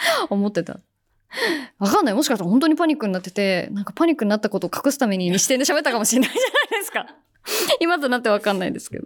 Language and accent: Japanese; Nara, Japan; 私は奈良出身で、法隆寺は実家のすぐ近くなんです。